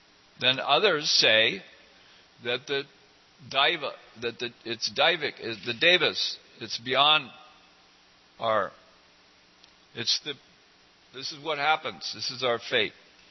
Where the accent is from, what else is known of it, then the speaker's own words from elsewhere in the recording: Oregon, United States; Oh, and I'm from Oregon. In Oregon, we're very conscious about these kind of things.